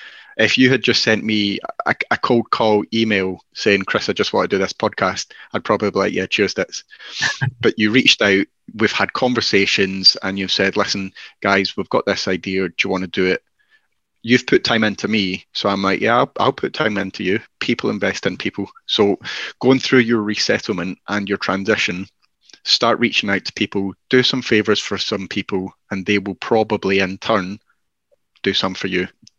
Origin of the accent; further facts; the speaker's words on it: Scotland, United Kingdom; we are both Scottish